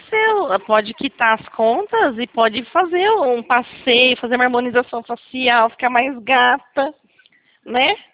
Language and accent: Portuguese; São Paulo, Brazil; Eu sou, sou aqui de São Paulo. Uhum. Quer dizer, do interior, né? Que você vê o R que a gente puxa aí, né?